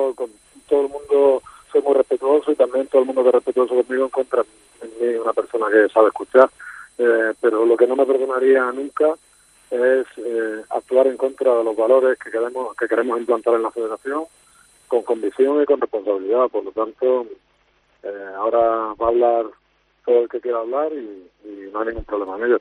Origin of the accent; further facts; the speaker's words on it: Spain; como cualquier español